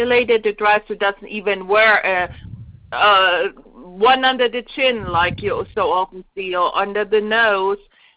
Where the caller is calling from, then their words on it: Georgia, United States; I'm actually calling from Georgia